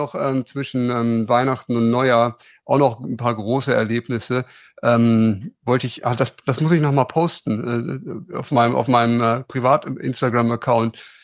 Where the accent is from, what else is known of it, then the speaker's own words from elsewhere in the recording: Germany; in meinem Heimatort im Harz